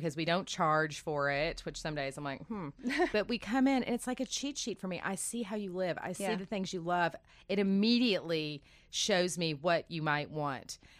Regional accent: Kentucky, United States; You know, I'm from Kentucky, so I'm about 2 hours from the studio.

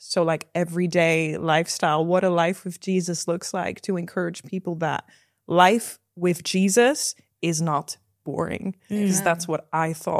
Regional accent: Netherlands; English is a second language; So I'm from the Netherlands. That's why my accent is a bit weird. But I grew up in quite a small town over there, and I grew up in a single parent Christian household.

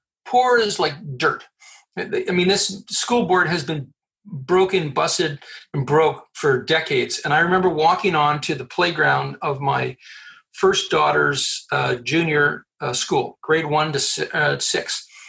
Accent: Quebec City, Quebec, Canada; also born or lived in Montreal; now in Gatineau, Canada; I still live in Quebec. I was born in Quebec City, lived in Montreal, and now live in the Quebec side of Ottawa.

